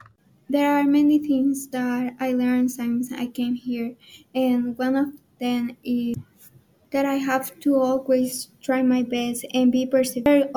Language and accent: English; Nicaragua; English is a second language; now in United States; I'm from Nicaragua. I arrived to US in 2021. It was hard for me because I didn't know no one, and also I had to learn English.